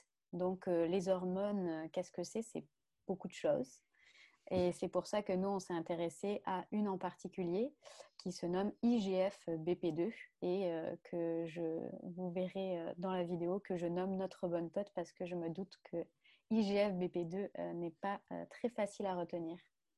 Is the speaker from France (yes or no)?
yes; Montpellier, Occitanie, France; moved away as an adult; now in Canada; je viens de France, du sud de la France, de la belle ville ensoleillée de Montpellier, où j'ai réalisé des études de pharmacie